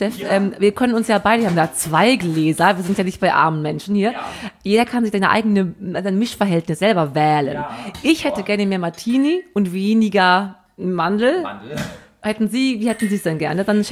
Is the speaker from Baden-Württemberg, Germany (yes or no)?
no; North Rhine-Westphalia, Germany; ich bin aus dem Sauerland, ich sage Soße.